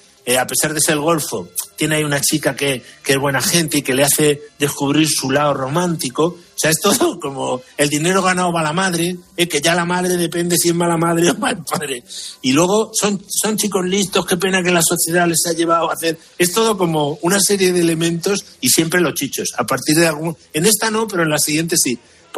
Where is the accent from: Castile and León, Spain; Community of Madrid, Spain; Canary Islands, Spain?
Community of Madrid, Spain; Madrid; yo soy de la de Salavilla, que está entre el barrio del Pilar y Tetuán